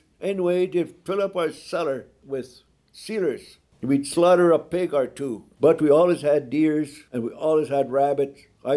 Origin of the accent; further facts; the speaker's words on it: Tokyo, Saskatchewan, Canada; first language Mi'kmaq; English is a second language; I grew up in Tokyo, Saskatchewan. Was a very vibrant community. When I grew up, was born and raised there, we had our own school, we had our own stores, we had our own church, we had our own community who spoke exclusively Mi'kmaq. None of us spoke English.